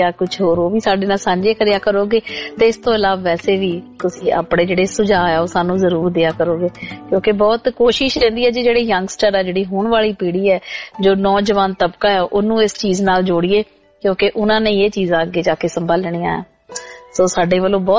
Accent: Punjab, India; ਮੇਰੇ ਲਈ ਪੰਜਾਬ ਮੇਰਾ ਪਿੰਡ ਆ

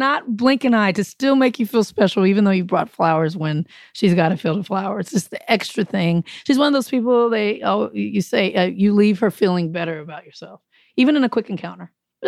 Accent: Compton, California, United States; And I'm from Compton. I'm from the city. I'm a city girl.

